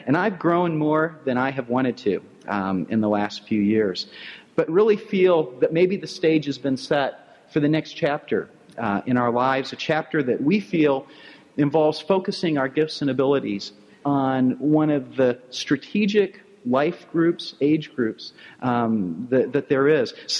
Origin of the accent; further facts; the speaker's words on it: Oklahoma, United States; born there; I was born in Oklahoma. That might sound boring to you, but I grew up in a great, very supportive Christian family.